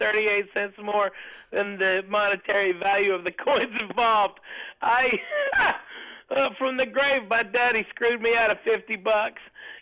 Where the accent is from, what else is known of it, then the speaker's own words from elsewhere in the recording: Arkansas, United States; growing up in Arkansas, a glorious kid in the 80s, the white trash.